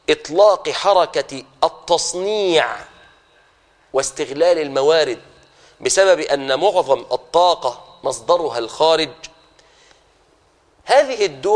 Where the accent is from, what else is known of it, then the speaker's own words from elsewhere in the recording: Egypt; وفي بلادنا مصر على سبيل الخصوص.